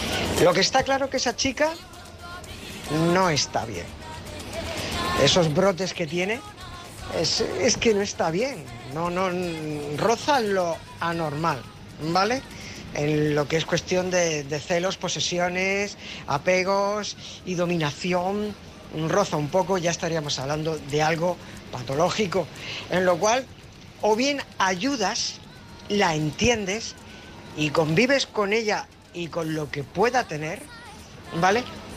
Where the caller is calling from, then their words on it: San Pedro del Pinatar, Region of Murcia, Spain; corresponsal de San Pedro el Pinatar.